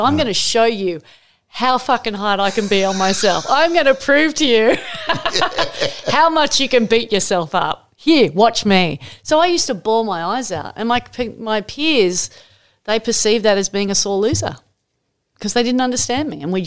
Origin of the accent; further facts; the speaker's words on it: Manly, New South Wales, Australia; Fortunately, growing up in Manly fortified my resolve to fight that battle.